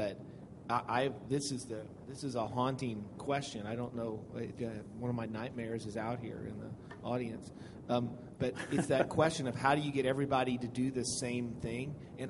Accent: Indiana, United States; I'm from Indiana.

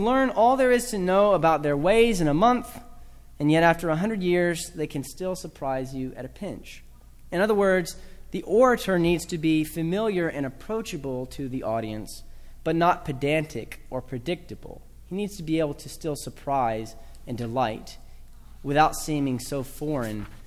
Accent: the South, United States; I'm from the South, so I feel like I can make fun of the Southerners that may be in the room with me.

